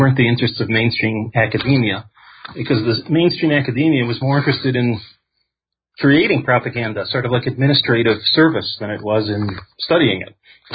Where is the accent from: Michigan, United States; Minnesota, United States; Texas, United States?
Michigan, United States; Detroit; I grew up in Detroit, which is a former city. I mean, it's still there, the shell.